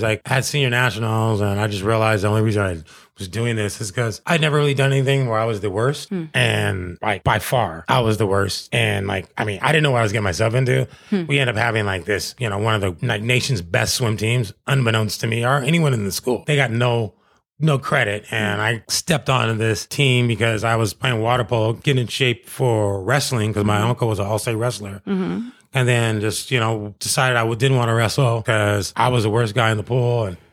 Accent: Tacoma, Washington, United States; moved away as an adult; now in San Diego, United States; I was born in Tacoma, which is like 20 minutes outside of Seattle. So I usually just say Seattle because most people don't know where Tacoma is.

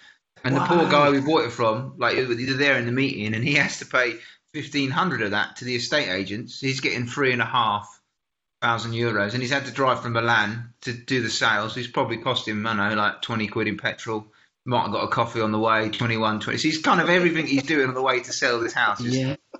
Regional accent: England, United Kingdom; That's one of the weird things, like learning any languages as an English.

